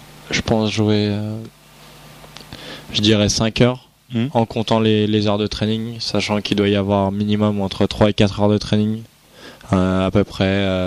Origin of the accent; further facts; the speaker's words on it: France; Comme on est français, ça nous arrive de nous faire refuser des entraînements.